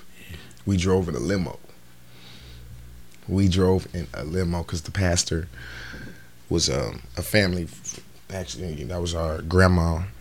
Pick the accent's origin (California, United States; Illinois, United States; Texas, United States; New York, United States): California, United States; Los Angeles; Well, I'm originally from South Central LA.